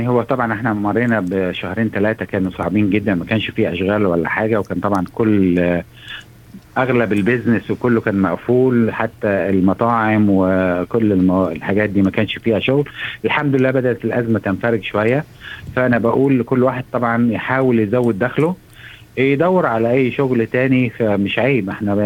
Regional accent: Egypt; جاي انا من مصر

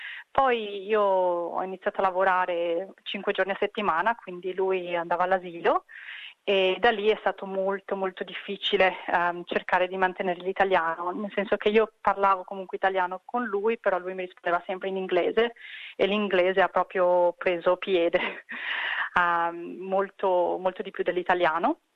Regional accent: Bassano del Grappa, Veneto, Italy; now in Australia; io sono italiana, vengo da Bassano del Grappa, quindi dal Veneto. Sono qui in Australia da 12 anni

